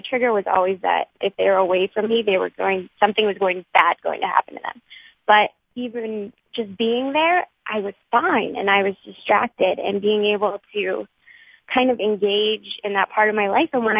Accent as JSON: {"language": "English", "town": "Pittsburgh", "region": "Pennsylvania", "country": "United States", "tie": "born there", "said": "I was born in Pittsburgh. My dad grew up in Pittsburgh."}